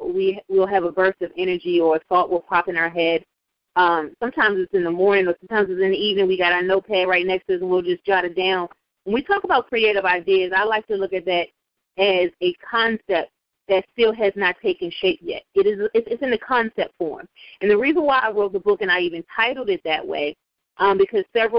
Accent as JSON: {"language": "English", "region": "Maryland", "country": "United States", "tie": "born or raised there", "said": "So, as you stated … from the Maryland area all of my life"}